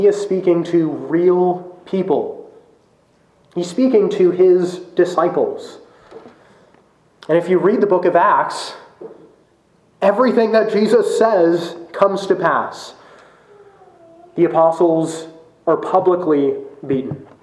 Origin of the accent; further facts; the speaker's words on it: United States; I'm a Christian. My hope is in heaven. But I am also an American.